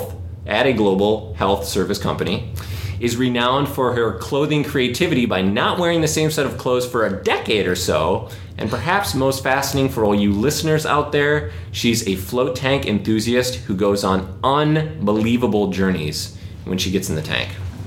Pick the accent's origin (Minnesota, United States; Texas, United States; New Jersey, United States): Minnesota, United States; St. Paul; Jesse was born and raised in my hometown of St. Paul, Minnesota, and despite going to the same high school